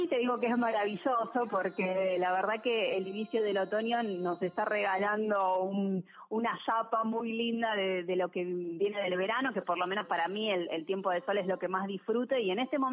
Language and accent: Spanish; Buenos Aires, Argentina; soy porteña, nací en Buenos Aires, en Capital Federal, sí. Tuve muchas mudanzas, me acuerdo, de chica, y bueno, terminé, digamos, que creciendo toda la adolescencia